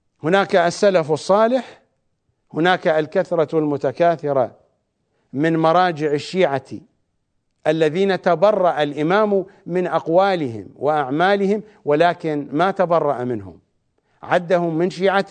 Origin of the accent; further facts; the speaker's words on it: Iraq; accent: Iraqi; لن أتحدث عن السباريت أو بلهجتنا العراقية السرابيت